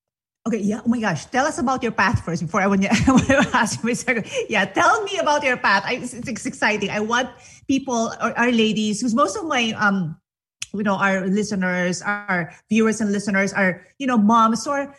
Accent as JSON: {"language": "English", "country": "Philippines", "second_language": "English", "said": "I'm from the Philippines, by the way. English is my second language."}